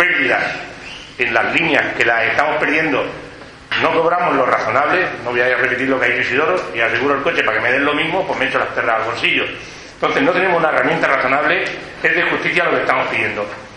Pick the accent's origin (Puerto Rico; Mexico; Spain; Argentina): Spain; Jumilla, Region of Murcia; Yo soy de Jumilla y a mí tampoco me ocurrió eso.